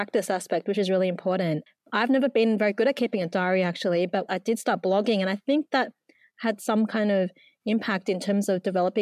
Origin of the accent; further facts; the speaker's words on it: Sydney, New South Wales, Australia; And I had never heard of it growing up in Sydney, but I live quite far from the Armenian community.